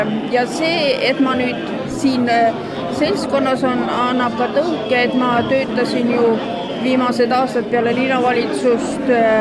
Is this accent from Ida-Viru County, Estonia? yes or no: no; Nehatu, Harju County, Estonia; kui ma lapsena elasin Nehatu vallas, kus oli meri küll, aga meid ju mere äärde ei lastud.